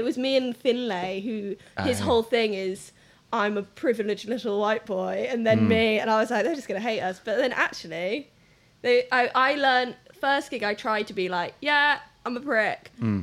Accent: England, United Kingdom; Just because I'm English.

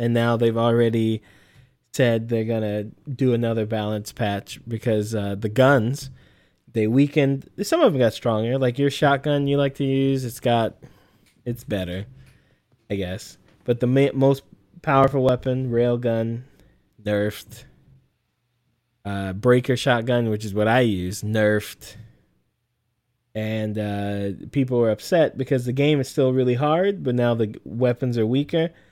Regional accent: United States; I'm an American, so I'm all about that freedom and opportunity.

